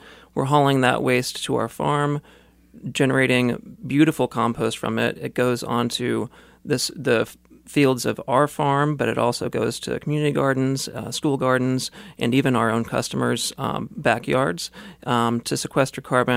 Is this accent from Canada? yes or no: no; Kansas City, Missouri, United States; I grew up in Midtown Kansas City, always saw the issues of connectivity, you know, the urban landscape